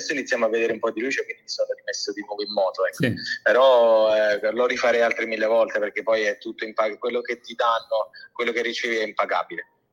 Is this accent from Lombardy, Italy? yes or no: no; Campania, Italy; accent: Neapolitan; scrivo e lo parlo ovviamente il napoletano. Sono cresciuto in questa terra, quindi era proprio per me un'esigenza esprimermi anche nel mio dialetto.